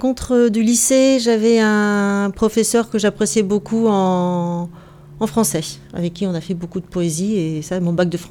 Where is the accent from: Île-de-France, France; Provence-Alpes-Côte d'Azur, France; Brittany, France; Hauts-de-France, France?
Brittany, France; Lannion; born there; je suis né à Lannion. J'ai toute ma famille originaire de Bretagne. Du côté de mon père et de Morlaix … du côté de ma mère, Plouézor